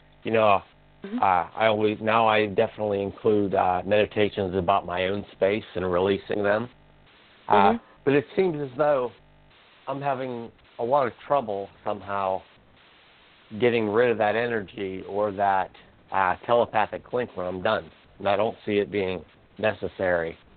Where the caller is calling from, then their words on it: Pennsylvania, United States; from Pennsylvania.